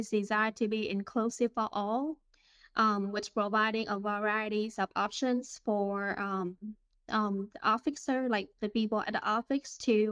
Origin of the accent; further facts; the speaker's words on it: Vietnam; now in Atlanta, United States; I'm originally from Vietnam, and now I'm based in Atlanta, Georgia.